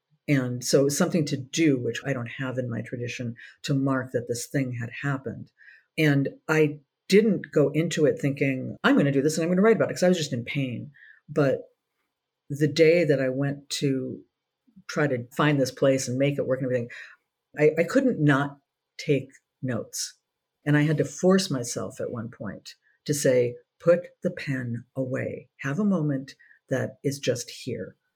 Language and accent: English; Minnesota, United States; But I went to New York because I'm from Minnesota, and I went to New York because I had done an internship with an editor at Ms. Magazine